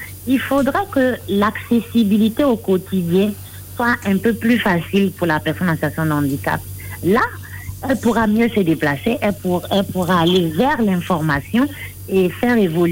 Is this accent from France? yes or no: no; Italy; il faut dire que j'ai eu la chance de pouvoir faire mon enfance en Italie.